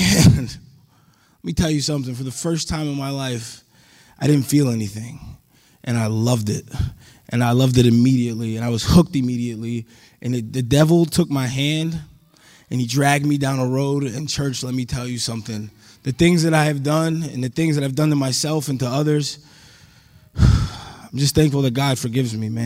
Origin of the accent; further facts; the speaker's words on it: Harrisburg, Pennsylvania, United States; I'm 34 years old. I'm from Harrisburg, Pennsylvania.